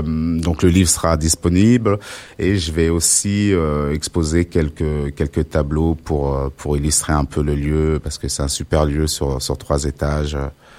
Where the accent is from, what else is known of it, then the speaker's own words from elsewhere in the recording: Auvergne-Rhône-Alpes, France; Moi, je suis d'Isère, donc pour sûr que mon livre sera trouvable sur Grenoble.